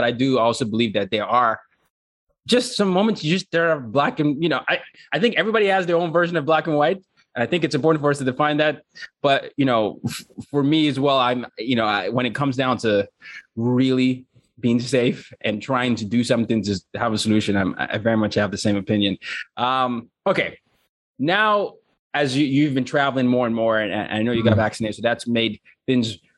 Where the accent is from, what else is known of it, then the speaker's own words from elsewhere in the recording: Nigeria; And I'm from Nigeria.